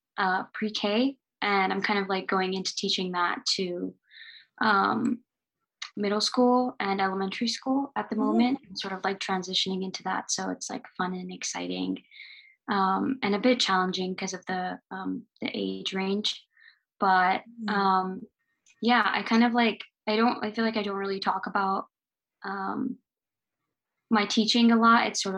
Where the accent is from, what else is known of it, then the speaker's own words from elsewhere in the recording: New York, United States; now in California, United States; So I was born and raised in New York. I'm a first generation queer Pakistani who's an artist and an educator.